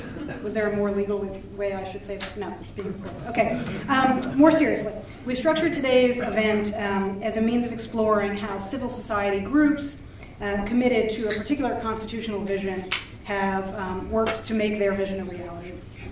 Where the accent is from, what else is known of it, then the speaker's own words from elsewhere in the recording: Brooklyn, New York, United States; I grew up in Brooklyn, New York, raised by a dad who was an NRA member and who kept guns in our home.